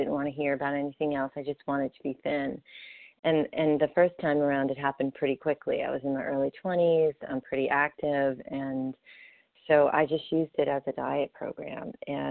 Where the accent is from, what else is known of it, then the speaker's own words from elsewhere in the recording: Raleigh, North Carolina, United States; from Raleigh, North Carolina, recovered compulsive overeater.